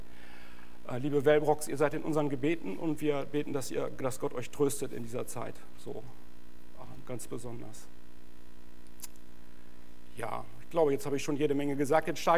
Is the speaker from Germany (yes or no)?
yes; Lübbecke, North Rhine-Westphalia, Germany; meine Frau Sarah. Wir kommen aus Lübbecke in Ostwestfalen und wir sind zusammen in einer Gemeinde, evangelisch-freikirchlichen Gemeinde in Rinteln.